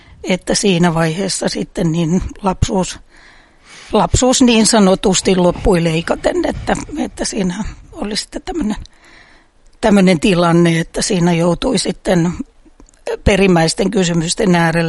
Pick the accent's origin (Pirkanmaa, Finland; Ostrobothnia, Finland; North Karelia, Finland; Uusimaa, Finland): Uusimaa, Finland; Espoo; synnyin Espoossa, tai siis kävin tietysti Helsingin puolella syntymässä, koska hän Espoossa ollut vielä Jorvi-sairaala vuonna 1964, jolloin minä olen syntynyt